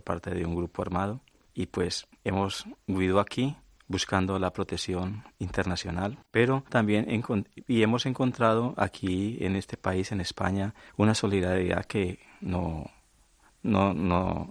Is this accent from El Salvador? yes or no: no; Colombia; now in Spain; vengo de Colombia y he venido aquí buscando refugio